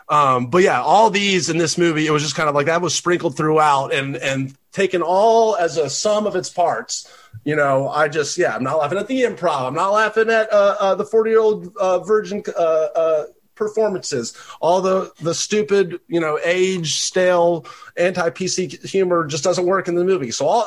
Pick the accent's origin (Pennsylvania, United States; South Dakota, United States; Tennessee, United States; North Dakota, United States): Tennessee, United States; In my mind, I'm from Tennessee.